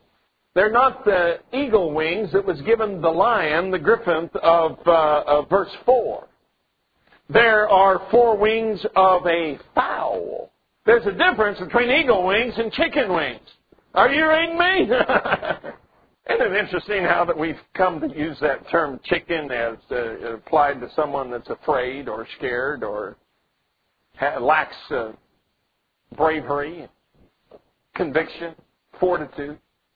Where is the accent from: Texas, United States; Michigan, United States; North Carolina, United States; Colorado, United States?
Colorado, United States; Pueblo; I'll never forget that incident because that ship was named after my hometown, the Pueblo.